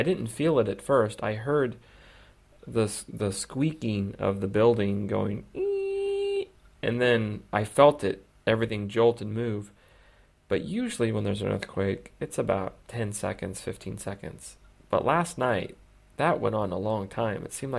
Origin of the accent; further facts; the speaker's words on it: San Francisco, California, United States; Yeah, I mean, I'm from San Francisco and we have earthquakes quite often